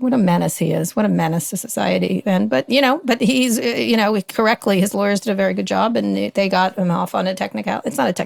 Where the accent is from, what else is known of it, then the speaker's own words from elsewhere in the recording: California, United States; I'm working on my book about, you know, growing up in Silicon Valley and covering it.